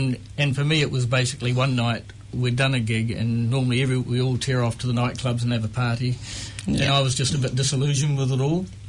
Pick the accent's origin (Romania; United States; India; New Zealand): New Zealand; South Island; now in Auckland, New Zealand; No, I'm originally from the South Island.